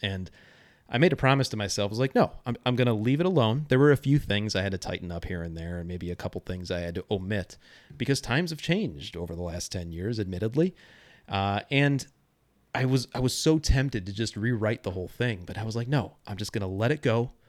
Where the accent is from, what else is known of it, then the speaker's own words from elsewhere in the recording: Joliet, Illinois, United States; I worked at a private club in my hometown. I call the club a different name in the book, but I think it's safe to say that since the country club is no longer around, it was Joliet Country Club.